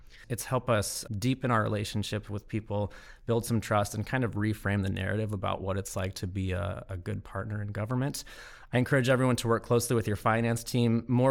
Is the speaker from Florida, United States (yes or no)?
no; Seattle, Washington, United States; I'm from Seattle, Washington.